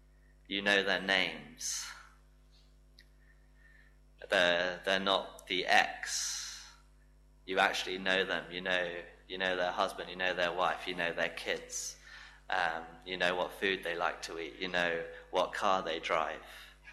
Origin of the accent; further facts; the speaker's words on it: England, United Kingdom; I was English, that was basically it. I'm English